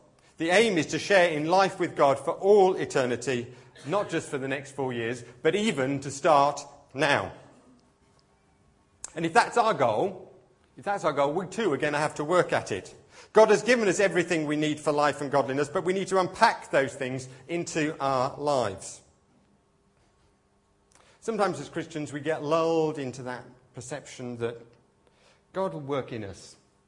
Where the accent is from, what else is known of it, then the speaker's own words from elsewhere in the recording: United Kingdom; And being British, we've started to think about London 2012